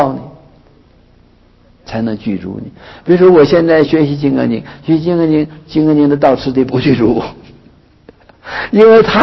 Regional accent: China; 但是我们中国人呢、啊，我们汉人呢，就是非常遗憾的、啊，太多了，一百卷太多了

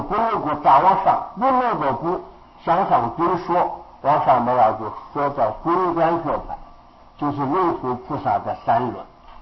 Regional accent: China; 这个唯识宗是起源于印度，而不是我们中国人自己建立的

